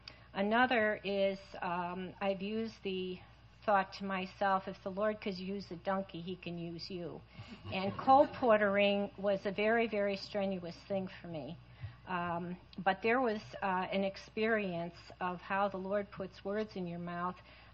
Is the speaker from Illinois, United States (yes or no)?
yes; Chicago, Illinois, United States; because I came from Chicago